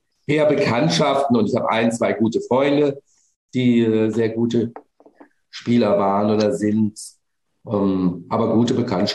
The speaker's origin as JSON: {"language": "German", "town": "Baden-Baden", "region": "Baden-Württemberg", "country": "Germany", "tie": "born or raised there", "said": "vor 26, 27 Jahren habe ich in Baden-Baden, in meiner Heimatstadt, ein ATP-Seniorenturnier mit organisiert"}